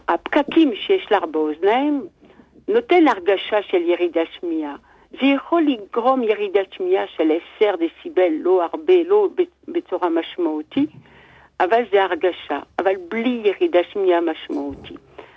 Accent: Jerusalem, Jerusalem District, Israel; אני מירושלים

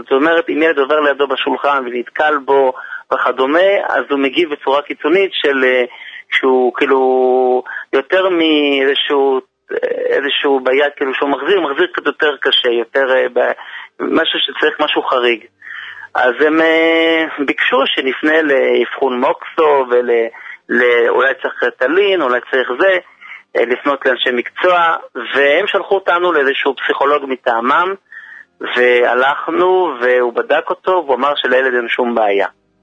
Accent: Jerusalem, Jerusalem District, Israel; אנחנו מירושלים.

